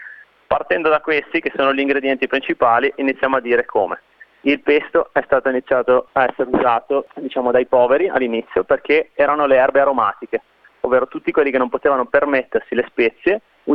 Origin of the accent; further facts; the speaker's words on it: Genoa, Liguria, Italy; io sono proprio di Genova, nato in Piazza Tomaseo, quindi proprio centro.